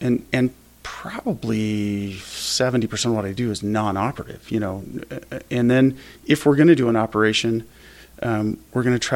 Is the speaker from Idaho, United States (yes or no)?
yes; Pocatello, Idaho, United States; I grew up in Pocatello, went to med school in Seattle at the University of Washington